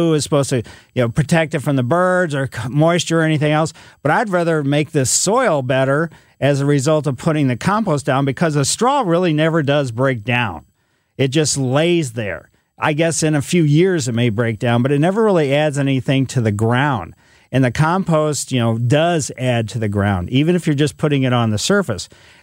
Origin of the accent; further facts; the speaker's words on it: Ellisville, Missouri, United States; I grew up in Ellisville, West County, a lot of clay out there.